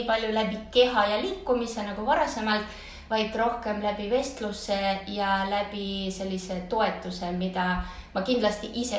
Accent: Kohtla-Järve, Ida-Viru County, Estonia; moved away as an adult; now in Tallinn, Estonia; kuni keskkooli lõppuni ma siis olen Kohtla-Järvelt pärit ja keskkooli lõppuni ma tantsisin siis seal ja hakkasin pärast Tallinnas, kui ma ülikooli juba sattusin

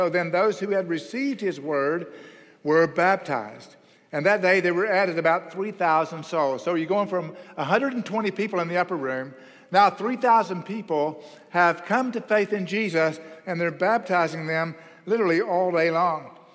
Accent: Oklahoma, United States; now in Texas, United States; I live in Texas, and we don't have any rocks like that. I was raised in Oklahoma, and I promise you the Dust Bowl has no rocks like that.

